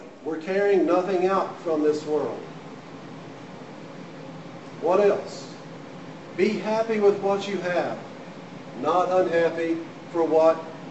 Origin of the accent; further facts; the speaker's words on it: Sweetwater, United States; A while back, I I went to my hometown, a small town, Sweetwater, most of you know where that is.